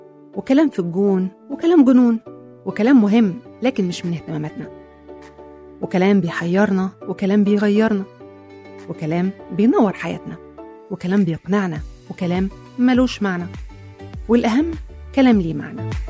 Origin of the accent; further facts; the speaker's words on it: Egypt; لو أنت مش قادر تميز صوتي فهو أنا مصري فعلا